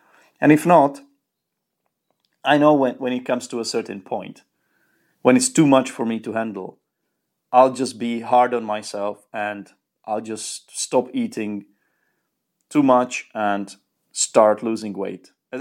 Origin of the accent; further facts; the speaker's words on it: Czechia; But, you know, I'm Czech. I'm from the Czech Republic.